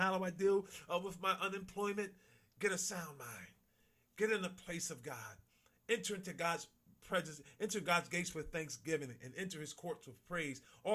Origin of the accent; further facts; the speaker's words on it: Newark, New Jersey, United States; My sister can attest to this, growing up in Newark, New Jersey, in the projects in the 60s and the 70s, seeing the turmoil, seeing the riots